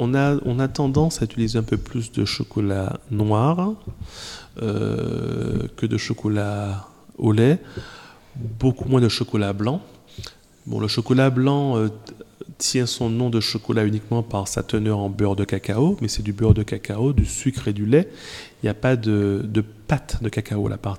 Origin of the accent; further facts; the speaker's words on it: Martinique, France; Même chez nous, en Martinique, on a des attaques qui sont toujours à découvrir